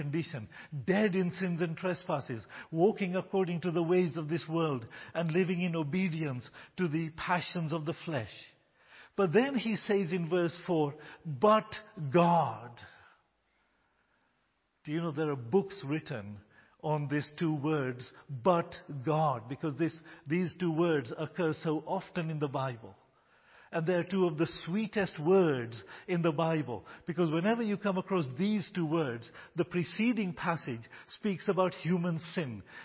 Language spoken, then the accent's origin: English; United Kingdom; born there; I was born in a Christian home. I was born in Britain, a Christian country.